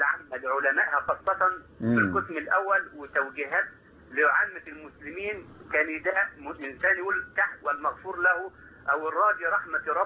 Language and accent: Arabic; Egypt; مع أننا عايشين في مصر ومع الانشغال الشديد اللي احنا فيه إلى الآن عندنا حاجة تربينا عليها في الريف المصري بتاعنا حاجة اسمها الموسم